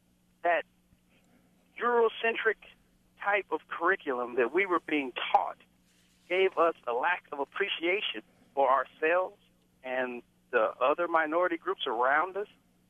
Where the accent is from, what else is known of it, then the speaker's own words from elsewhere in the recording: Kansas City, Kansas, United States; I grew up in Kansas City, Kansas, and I went to a predominantly black school.